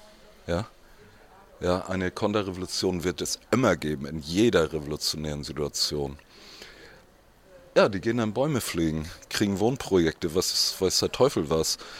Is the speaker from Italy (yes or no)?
no; Kiel, Schleswig-Holstein, Germany; Ich habe noch in meiner Heimatstadt in Kiel an dem Nachmittag gesessen